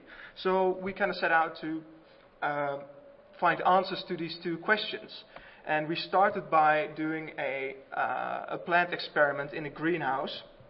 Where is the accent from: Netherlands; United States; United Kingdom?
Netherlands; Wageningen, Gelderland; I'm from Wageningen, from the Netherlands, and I'd like to talk to you about phosphorus and earthworms.